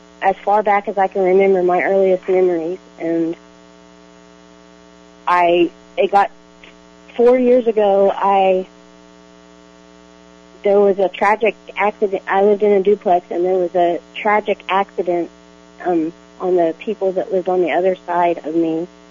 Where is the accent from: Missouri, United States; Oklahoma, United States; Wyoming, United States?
Oklahoma, United States; Oklahoma City; I'm from Oklahoma City.